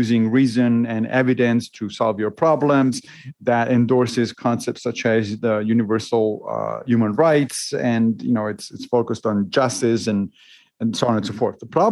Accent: Rome, Lazio, Italy; I grew up Catholic because I grew up in Rome in Italy. And so kind of by default, you're a Catholic. But I left the church when I was a teenager

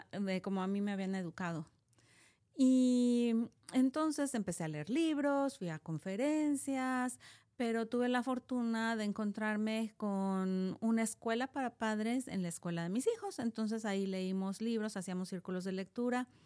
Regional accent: Mexico; Yo vengo de México. En México tengo dos hijos, ya son adultos, jóvenes.

